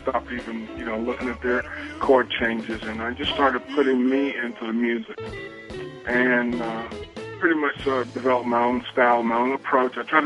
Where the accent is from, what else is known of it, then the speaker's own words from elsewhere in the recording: North Carolina, United States; I came from Eastern North Carolina, which is known for black gospel. It's actually ground zero, pretty much, for gospel.